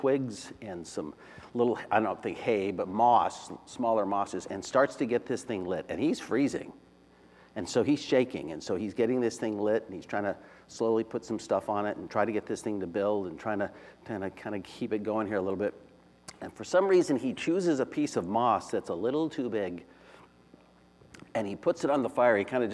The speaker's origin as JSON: {"language": "English", "town": "Phoenix", "region": "Arizona", "country": "United States", "tie": "born or raised there", "said": "And I grew up in Phoenix, Arizona, where it's really hot and things die."}